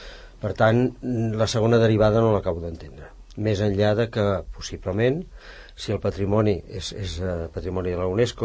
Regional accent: Barcelona, Catalonia, Spain; jo soc del barri de la Sagrada Família de Barcelona i la recordo amb un gran carinyo, la Sagrada Família. Fa una part del meu paisatge. Des de casa amb els avis es veia aquella església.

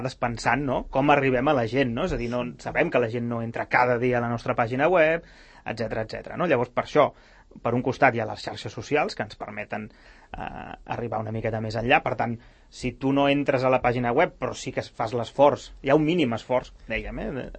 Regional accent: Sabadell, Catalonia, Spain; Jo sóc fill de Sabadell, i sóc Rubí, i treballo aquí. Sóc vallesà 100%.

